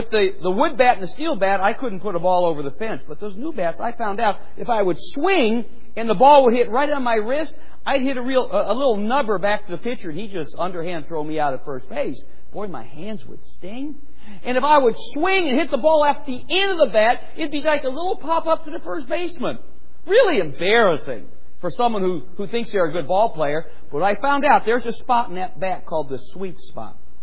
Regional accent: Cleveland, Ohio, United States; I grew up here in Cleveland, Mid Park High School graduate. It is no more.

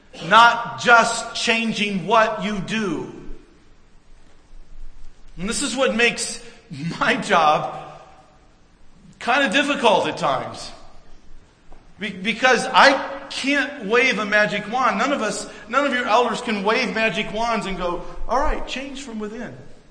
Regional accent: the South, United States; When I was in the South, I grew up in the South

